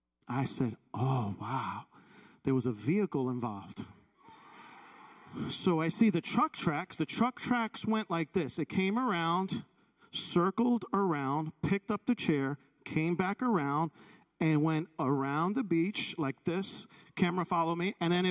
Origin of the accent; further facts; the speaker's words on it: New York, United States; I know some, because I'm from New York.